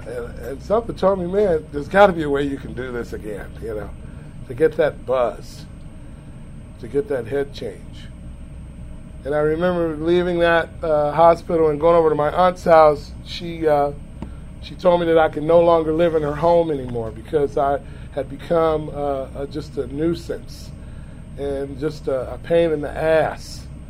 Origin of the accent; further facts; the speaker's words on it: Los Angeles, California, United States; And I had been involved in that community-based program for a long time, growing up in Watts.